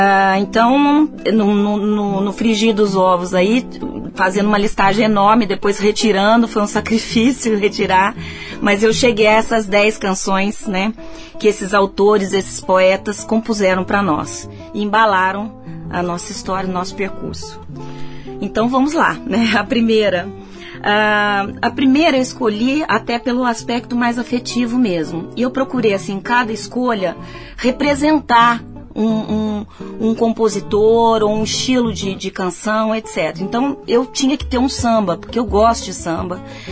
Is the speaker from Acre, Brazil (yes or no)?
no; Aparecida, São Paulo, Brazil; porque eu sou de Aparecida, né, no Vale do Paraíba, eu nasci no Vale do Paraíba